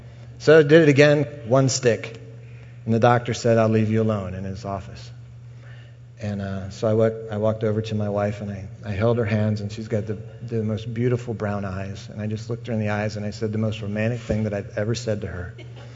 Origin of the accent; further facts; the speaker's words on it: Washington, District of Columbia, United States; I grew up in Washington, D.C., and we moved to Iowa in the fall, and we didn't know anybody.